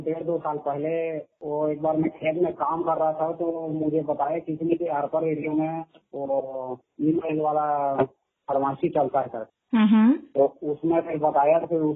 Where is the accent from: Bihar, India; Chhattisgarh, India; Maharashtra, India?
Chhattisgarh, India; Mudhipar; जी, मेरे गांव में जो है पत्थर का खदान है मैडम